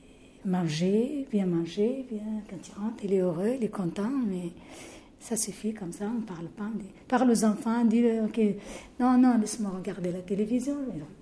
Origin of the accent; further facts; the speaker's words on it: Morocco; mon mari, il est algérien, moi je suis marocaine